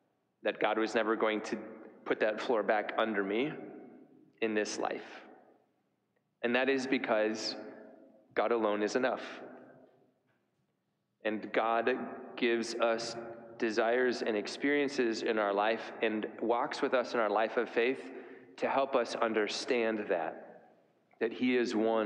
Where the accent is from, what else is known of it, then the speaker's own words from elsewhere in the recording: Lansing, Michigan, United States; Many of you know that I grew up in Lansing and grew up with 2 siblings and a mom and dad who are still my heroes